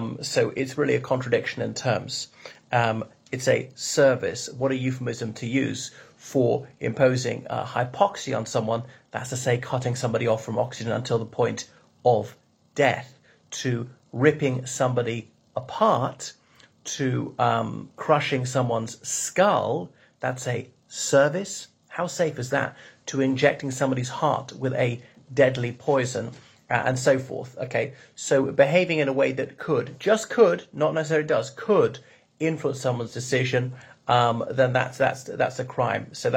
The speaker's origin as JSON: {"language": "English", "country": "Ireland", "said": "from Ireland."}